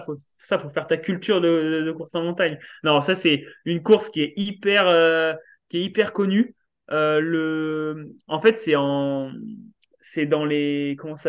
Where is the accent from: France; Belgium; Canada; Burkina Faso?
France; Puis comme on est français, on est chauvin.